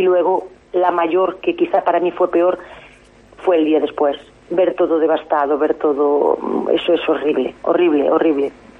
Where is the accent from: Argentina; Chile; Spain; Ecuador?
Spain; Viveiro, Galicia; Los vecinos que somos de Vivero, de Junquera en este caso